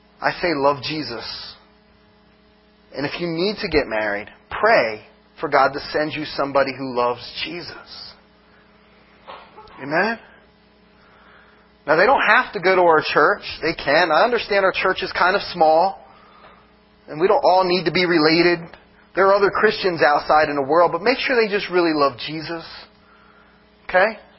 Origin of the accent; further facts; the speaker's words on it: Millville, United States; Well, I was waiting for somebody to say Millville, but I'm from Millville.